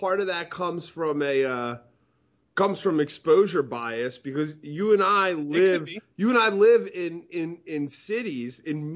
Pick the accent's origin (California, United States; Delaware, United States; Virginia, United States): Delaware, United States; Wilmington; now in Philadelphia, United States; when I grew up in Wilmington and I learned how to play Magic, very loosely and very fun. And then when I moved to Philly and started going to the LGS